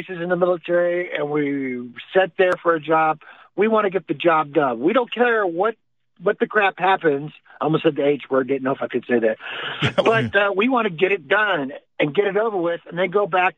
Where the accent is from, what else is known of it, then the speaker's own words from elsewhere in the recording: Virginia, United States; that all falls back to where I was born and raised in Virginia.